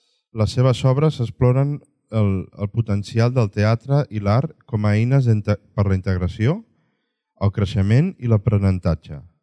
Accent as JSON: {"language": "Catalan", "town": "Barcelona", "region": "Catalonia", "country": "Spain", "said": "sóc un gitano del barri del Raval, sóc director de l'Ecomuseu Urbà Gitano de Barcelona"}